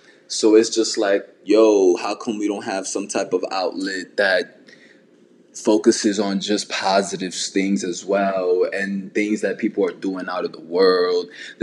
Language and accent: English; Bronx, New York, United States; I was born and raised back in the Bronx. And if you don't know where the Bronx is, or if y'all have heard many different things about the Bronx, it's not that bad of a place.